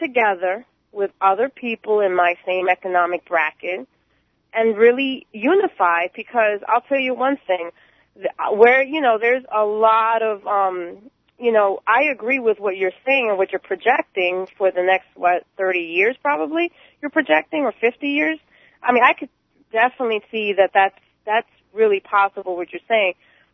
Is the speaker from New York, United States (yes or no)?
yes; New York, United States; I was born and raised in New York. That this is all I know.